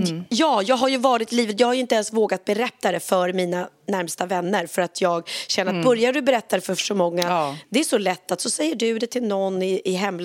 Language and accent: Swedish; Sweden; now in Spain; då kan jag vara hemma i Sverige på somrarna mycket mer, vilket gör att jag kan umgås med mina föräldrar mycket mer.